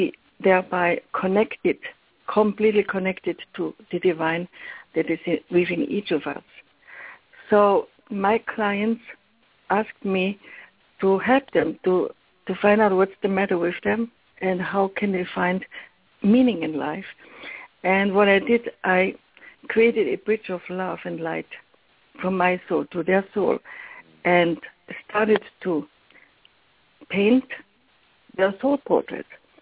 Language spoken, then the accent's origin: English; Austria; I grew up in Austria in a family where art was everything, and so I started to draw very early.